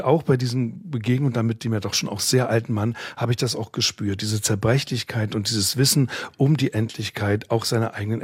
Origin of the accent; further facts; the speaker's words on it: Berlin, Germany; auch als Berliner